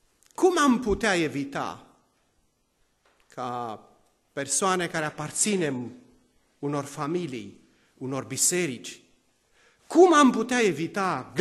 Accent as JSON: {"language": "Romanian", "country": "Romania", "said": "Sunt mândru că sunt român."}